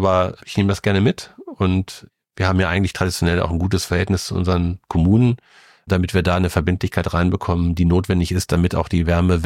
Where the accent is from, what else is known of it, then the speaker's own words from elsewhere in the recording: Lower Saxony, Germany; Das kann ich gut auch als Niedersachse hinnehmen.